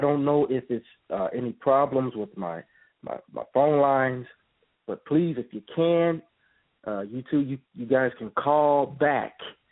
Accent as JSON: {"language": "English", "region": "Illinois", "country": "United States", "said": "I'm proud to say that I am from the same state. We're from Illinois."}